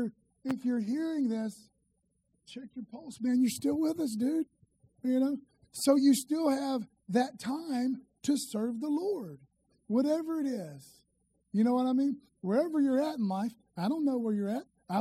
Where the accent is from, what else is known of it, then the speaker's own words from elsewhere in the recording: Florida, United States; I'm an American. I'm a Floridian.